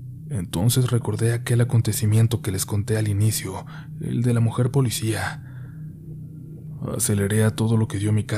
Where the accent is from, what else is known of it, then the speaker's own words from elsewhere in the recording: Celaya, Guanajuato, Mexico; Soy de Celaya, Guanajuato, una ciudad que actualmente pareciera que se encuentra en guerra entre la Guardia Nacional y dos carteles muy fuertes de México, el Cártel Jalisco Nueva Generación y el Cártel de Santa Rosa de Lima.